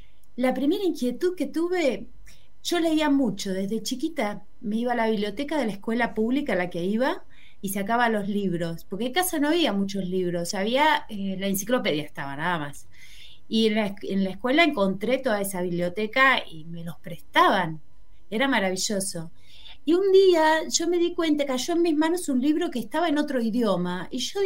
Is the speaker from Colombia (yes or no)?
no; Mar del Plata, Buenos Aires Province, Argentina; No, yo nací en las puertas de la Patagonia, me crié en Mar del Plata.